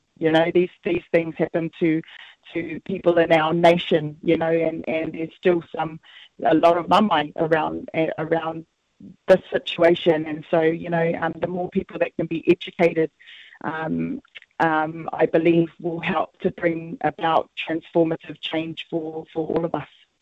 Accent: United States; So I grew up in the United States while my dad was doing his doctorate over there.

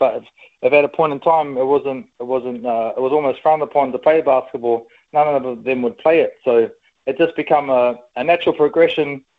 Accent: Ahiri, Northland, New Zealand; I grew up in a place called Ahiri, inland from Opononi or Waitangi, so in the centre of the far north-ish.

